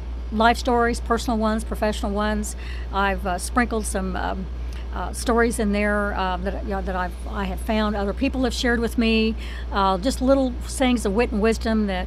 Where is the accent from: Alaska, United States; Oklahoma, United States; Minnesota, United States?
Oklahoma, United States; Bartlesville; I grew up playing in the Bartlesville Kitty Park.